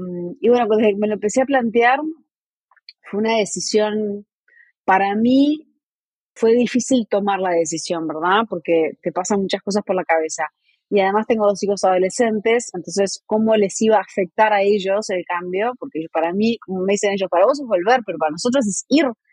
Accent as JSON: {"language": "Spanish", "country": "Uruguay", "tie": "born there", "said": "me vine al sur, volví a mi país natal, volví a Uruguay a fines de enero"}